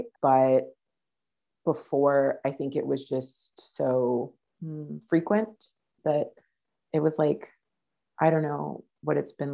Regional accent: Riverside, California, United States; So I grew up in Riverside, California. It's Southern California, about an hour east of Los Angeles.

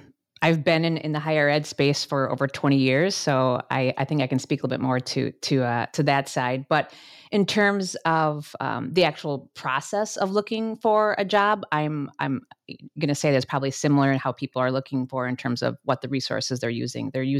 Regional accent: Wisconsin, United States; now in Chicago, United States; And I will also say that I grew up in Wisconsin. So if you hear the about in some of the words, that's where it's coming from.

